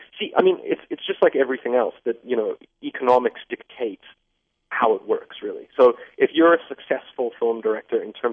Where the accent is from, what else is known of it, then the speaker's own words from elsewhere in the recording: Johannesburg, Gauteng, South Africa; From growing up in Joburg, I was already just a total science fiction geek.